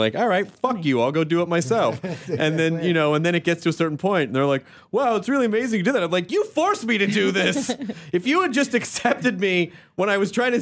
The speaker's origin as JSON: {"language": "English", "town": "Memphis", "region": "Tennessee", "country": "United States", "said": "I'm from Memphis, so I tease the Arkansas."}